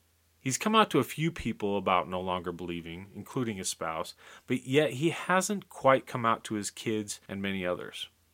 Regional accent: Utah, United States; I was raised in Utah, and a large part of the Utah culture is the Mormon population. My family and my youth considered themselves to be a part of the Latter-day Saints.

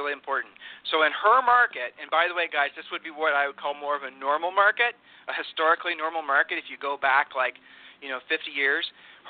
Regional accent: Ohio, United States; now in Texas, United States; I'm a transplant from Ohio to Texas.

